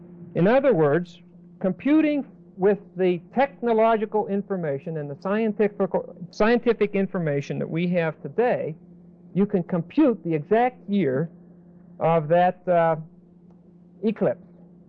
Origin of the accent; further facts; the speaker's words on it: New York, United States; I just got finished reading Serpico, the cop in New York. That's my hometown all over.